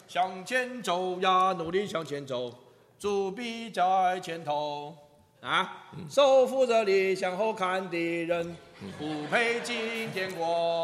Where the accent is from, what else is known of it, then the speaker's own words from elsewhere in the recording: China; 所以造成我哋中国人啊